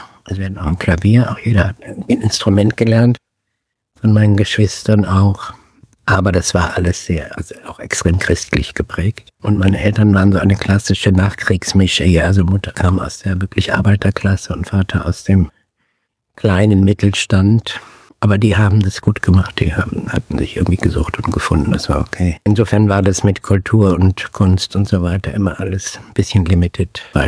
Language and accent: German; Lower Saxony, Germany; Ich bin an Lüneburger Heide aufgewachsen, als Flüchtlingskind, ganz idyllisch.